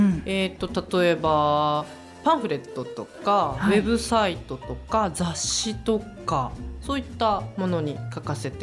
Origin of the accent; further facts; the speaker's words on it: Hachinohe, Aomori, Japan; moved away as an adult; 18まで八戸出身なので